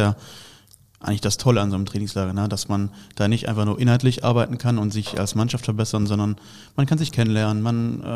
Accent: Baden-Württemberg, Germany; ich komme aus Baden-Württemberg ursprünglich.

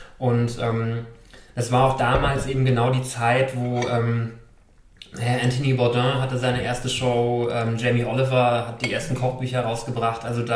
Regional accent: Hesse, Germany; ich bin in Mittelhessen aufgewachsen, in der Nähe von Gießen. Da bin ich auch geboren. Und da habe ich eigentlich meine gesamte Jugend da auf dem platten Land in Mittelhessen verbracht, in so einem sehr kleinen Dorf.

